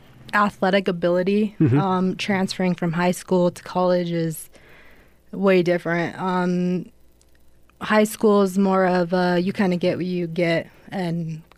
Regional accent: Salt Lake City, Utah, United States; I mean, I grew up in Salt Lake City

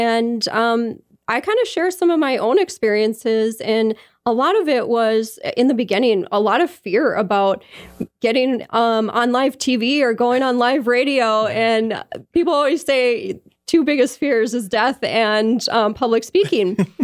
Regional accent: Bismarck, North Dakota, United States; I'm originally from Bismarck

